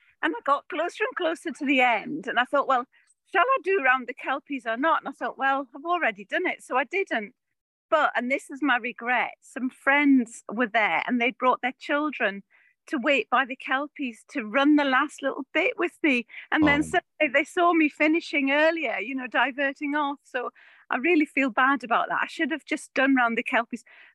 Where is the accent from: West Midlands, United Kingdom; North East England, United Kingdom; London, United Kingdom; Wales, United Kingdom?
North East England, United Kingdom; Wooler; eventually I hope to reach Wooler, which is my hometown, and that's where my mum still is.